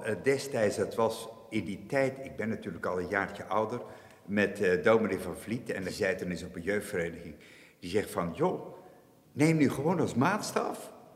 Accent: Aagtekerke, Zeeland, Netherlands; Ik ben geboren en getogen in Aagtekerken. En ik heb nu de aanvallige leeftijd van 68 jaar. Nooit vertrokken. Ik heb mijn roots hier. En ik ben bij mijn roots gebleven.

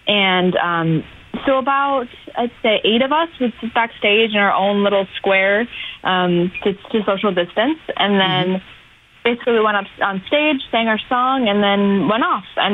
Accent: Buffalo, New York, United States; Well, I've done theater since I was 11, and I danced since I was 4. So I went to Academy Theater Arts in high school and middle school.

